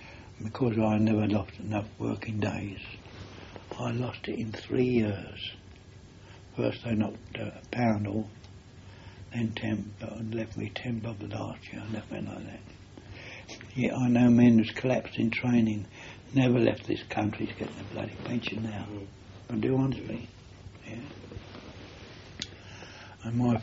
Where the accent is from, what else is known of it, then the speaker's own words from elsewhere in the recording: Mitcham, London, United Kingdom; We've only been down here 2 years, the 6th of last September. We moved down here. We come from Mitcham in Surrey.